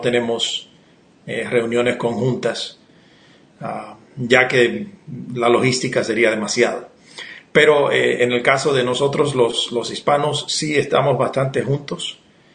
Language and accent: Spanish; Dominican Republic; moved away as an adult; now in United States; Yo soy originario de la República Dominicana. Llegué aquí a los Estados Unidos teniendo unos 18 años y he hecho de este lugar ahora mi casa.